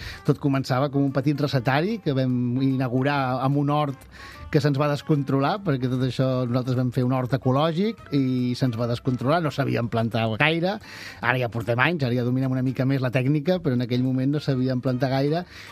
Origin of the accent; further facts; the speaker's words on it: Barcelona, Catalonia, Spain; Jo soc de Barcelona, nascut a Barcelona, i la Mònica també és nascuda a Barcelona, però té tota la seva família procedeix del Delta de l'Ebre, i el meu avi també té lligams per allà baix, també, que provenen d'allà.